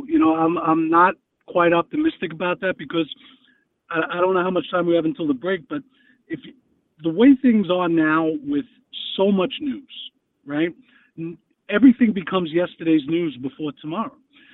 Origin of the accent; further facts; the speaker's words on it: New York, United States; Yeah, that even shocks me a little bit, even as a New Yorker.